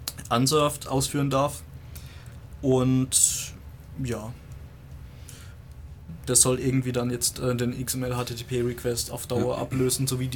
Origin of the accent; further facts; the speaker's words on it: Baden-Württemberg, Germany; Also, ich komme ja eher aus dem Badenser Gebiet, deshalb bin ich auch nicht so richtig.